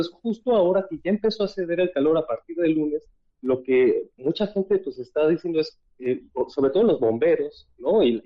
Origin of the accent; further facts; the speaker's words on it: Mexico; Yo soy mexicano y he estado muy pendiente de lo que se dice allá.